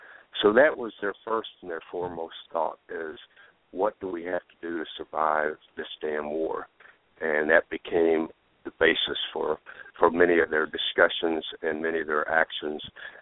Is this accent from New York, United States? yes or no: no; Oklahoma, United States; because he's an Oklahoman and an Indian and a leader, and from my home state, I kind of have a tendency to like him.